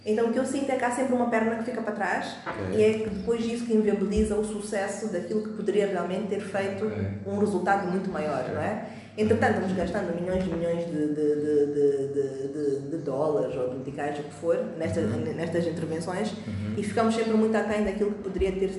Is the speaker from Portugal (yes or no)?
no; Mozambique; temos que, talvez como moçambicanos ou agentes, todos nós do ecossistema, temos que ser um bocadinho mais proativos nisto de partilha.